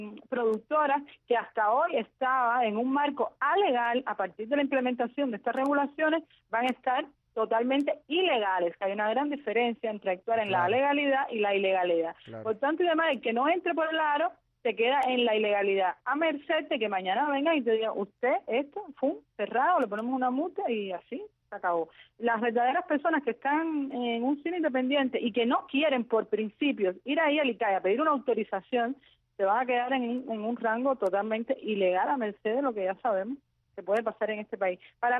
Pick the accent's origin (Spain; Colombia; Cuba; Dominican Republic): Cuba; La Timba, Havana; ya yo vivo en un barrio complicado, yo soy de La Timba.